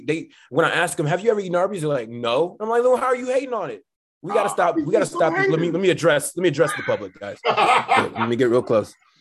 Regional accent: Houston, Texas, United States; I'm not used to that. I'm from Houston.

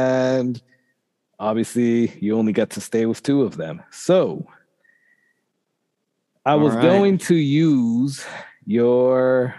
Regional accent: Boston, Massachusetts, United States; So I grew up in Boston, and back in Boston, everybody was, or at least that in my area, was all into the Hondas.

